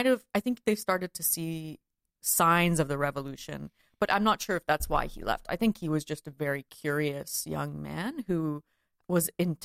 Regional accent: Ontario, Canada; also born or lived in Canadian prairies; And then we moved to closer to Toronto and I grew up outside of Toronto.

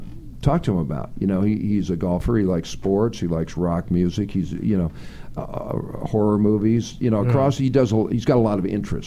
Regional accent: Detroit, Michigan, United States; And very funny, and we're both from Detroit.

